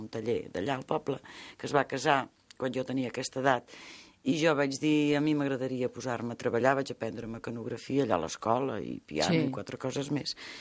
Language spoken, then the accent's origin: Catalan; Esparreguera, Catalonia, Spain; now in Barcelona, Spain; jo quan vaig marxar d'Esparreguera per venir a treballar a Barcelona per estudiar idiomes